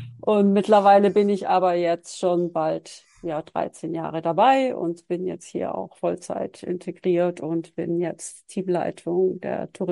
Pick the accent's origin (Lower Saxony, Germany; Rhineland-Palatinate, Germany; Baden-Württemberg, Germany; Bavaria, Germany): Baden-Württemberg, Germany; Konstanz; born there; Geboren bin ich tatsächlich in Konstanz am Bodensee und meine Familie lebt schon sehr, sehr lange hier am Bodensee, zumindest von Mutterseite her. Mein Vater kommt aber aus Kolumbien und ich bin also auch dort aufgewachsen und zur Schule gegangen